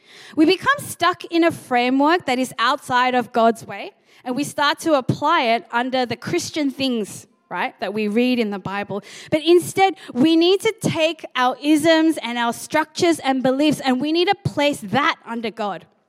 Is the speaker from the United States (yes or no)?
yes; United States; I grew up in the Korean church.